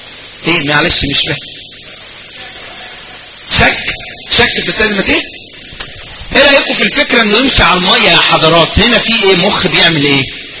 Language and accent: Arabic; Egypt; يا جماعه انا جاي من مصر اقول لكم محاضره